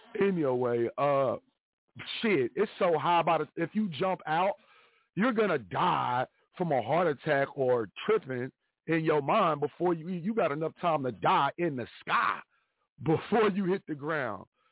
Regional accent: Midwest, United States; Like how I've told people before on here, I'm from the Midwest. Everybody knows I'm from the Midwest.

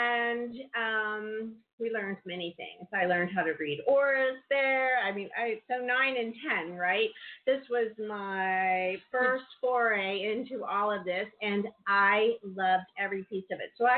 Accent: Virginia Beach, Virginia, United States; So, I was raised in Virginia Beach, Virginia, right around the corner from the Edgar Cayce Institute.

